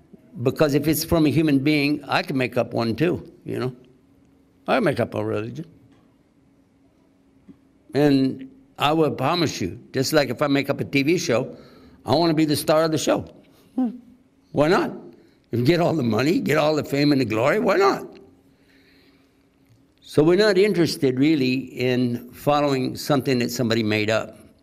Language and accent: English; Texas, United States; Like, for instance, I'm from Texas, right? We say, Lord willing, and creeks don't rise.